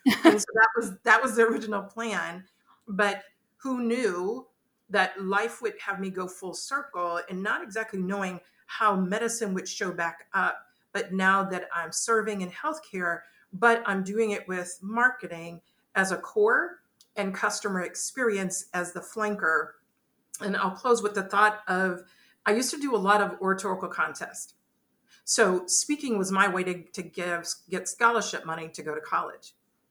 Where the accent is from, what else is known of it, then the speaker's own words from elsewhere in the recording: Dania, Florida, United States; I was born in Hollywood, Florida, but our home was in Dania, Florida. Actually, my mom is still there. And so it's right outside of Fort Lauderdale.